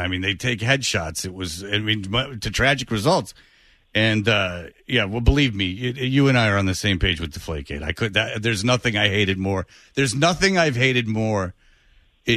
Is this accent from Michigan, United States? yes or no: yes; Detroit, Michigan, United States; All right. See, I grew up in Detroit.